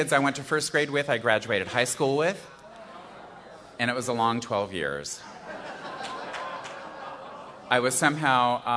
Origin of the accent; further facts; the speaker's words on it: Niwot, Colorado, United States; I grew up in a little town in Colorado, Longmont, Colorado. And there you are. Actually, I grew up in Niwot, which is even smaller.